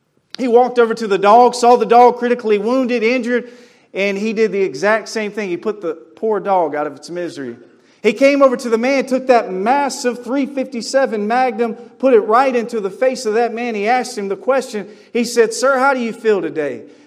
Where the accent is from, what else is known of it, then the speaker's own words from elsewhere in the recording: North Carolina, United States; also born or lived in Colorado; now in Rhode Island, United States; I am from North Carolina. I live in Rhode Island, but I'm born and raised in North Carolina. I spent time in the Army, and I lived in Colorado.